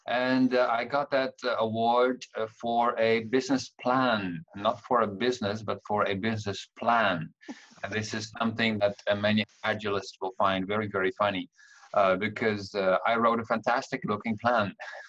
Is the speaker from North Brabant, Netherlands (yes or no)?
no; Rotterdam, South Holland, Netherlands; English is a second language; I was very inspired by a picture in my hometown, which is created by a photographer, Ken Lum, who now lives in Philadelphia, US. And his work of art says, "Melly Shum hates her job." And it's a very compelling picture. It has been in Rotterdam for 25 years